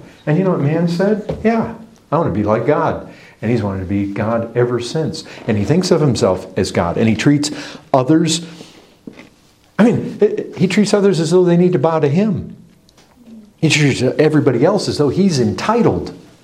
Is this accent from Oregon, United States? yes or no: no; Michigan, United States; I went to university at Western Michigan University. My hometown was about 20 miles away.